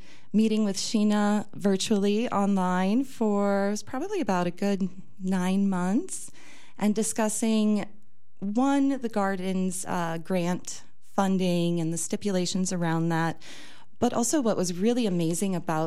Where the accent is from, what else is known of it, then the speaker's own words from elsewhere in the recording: Viroqua, Wisconsin, United States; Well, I think the place to start is so Viroqua is my hometown. And so I moved back into the area in around 2019